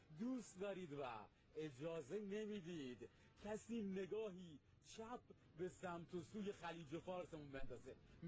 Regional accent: Iran; دقیقاً، و من به عنوان یک ایرانی میگم

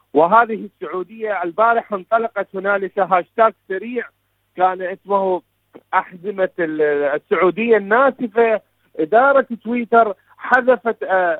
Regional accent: Iraq; شكرا جزيلا لكم، … من العراق.

